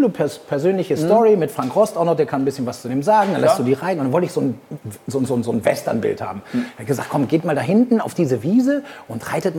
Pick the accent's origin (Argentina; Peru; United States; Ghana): Argentina; now in Germany; und ich bin ja in Argentinien aufgewachsen.